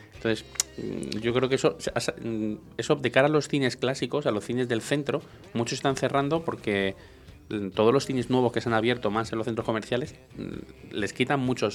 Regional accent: Madrid, Community of Madrid, Spain; born or raised there

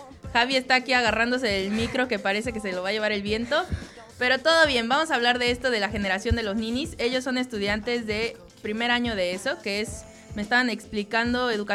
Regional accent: Mexico; yo les puedo decir que soy de México, que ves a doctores que están de taxistas

